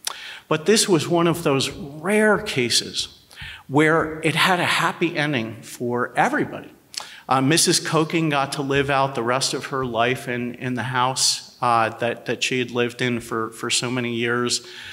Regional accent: New Jersey, United States; And we found that case in my home state of New Jersey

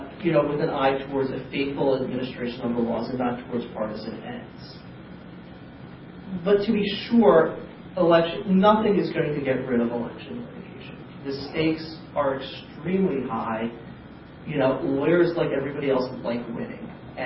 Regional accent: Philadelphia, Pennsylvania, United States; flyers were placed anonymously under car windshield wipers in minority sections of my hometown, Philadelphia

